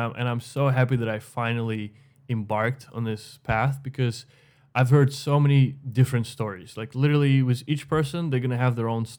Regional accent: Ukraine; I was raised in Ukraine and in a pretty harsh environment, I would say, where there's a lot of competition.

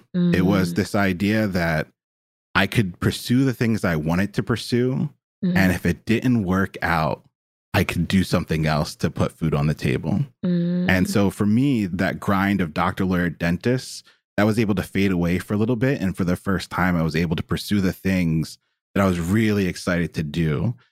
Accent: Philadelphia, Pennsylvania, United States; I'm the product of Philly, and growing up in Philly, I always had access to amazing libraries

